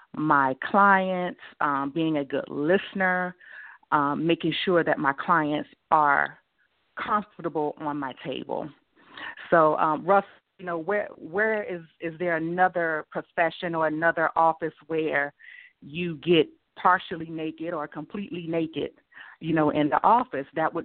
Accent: Shreveport, Louisiana, United States; So my background, I am from Shreveport, Louisiana.

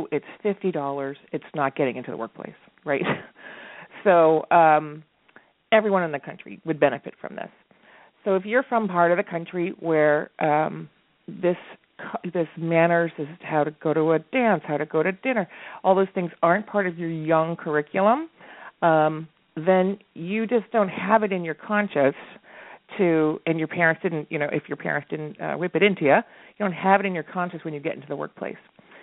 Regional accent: San Francisco, California, United States; I'm from San Francisco, so we don't use that word grace as much as you probably do.

